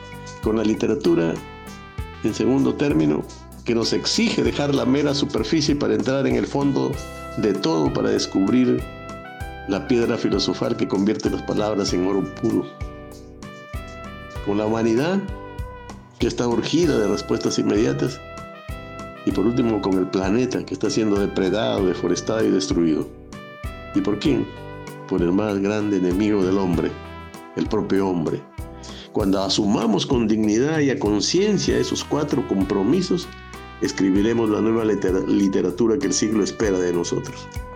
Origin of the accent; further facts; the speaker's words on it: Zorritos, Tumbes, Peru; born there; Yo nací en Zorritos, una pequeña caleta de pescadores de Tumbes, al norte de mi país, el Perú. Y no me incomoda que digan que soy ecuatoriano también, porque mi abuelo materno lo fue, mi bisabuelo paterno también.